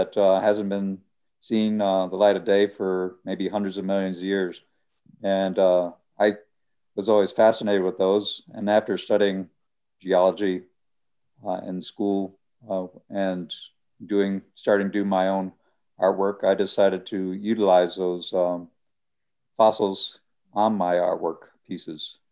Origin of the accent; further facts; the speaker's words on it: Rhode Island, United States; I grew up in Rhode Island where there aren't very many fossils at all. And when I came to the Midwest to study at college